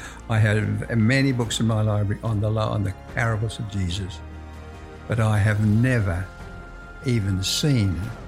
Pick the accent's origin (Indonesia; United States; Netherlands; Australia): Australia; Sydney, New South Wales; Well, I was born in Sydney, Australia, many years ago it is now, and became an Adventist when I was about 13 or 14.